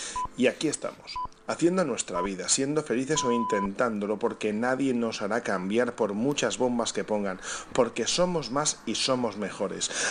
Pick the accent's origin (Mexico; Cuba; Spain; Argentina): Spain; soy más español que 8 millones y medio de este país